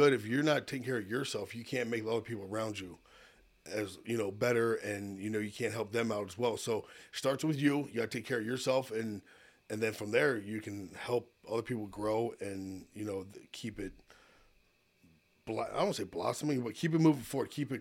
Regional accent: Lancaster, Pennsylvania, United States; So, I grew up in Lancaster, Lancaster City, outside. Like I said, I did graduate from Penn Manor, but went to some great school in the city

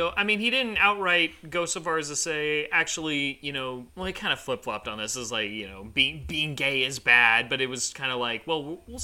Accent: Lakewood, California, United States; I got to participate in a food drive slash protest in my hometown of Lakewood.

